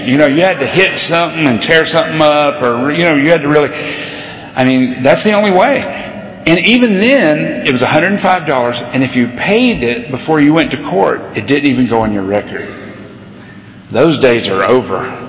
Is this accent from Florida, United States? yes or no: yes; Florida, United States; And I grew up in South Florida when I left here.